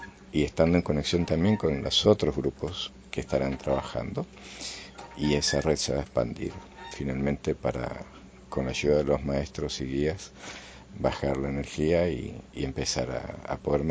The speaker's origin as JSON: {"language": "Spanish", "region": "Buenos Aires", "country": "Argentina", "tie": "born there", "said": "yo nací en Buenos Aires, aunque no lo parezca, soy porteño"}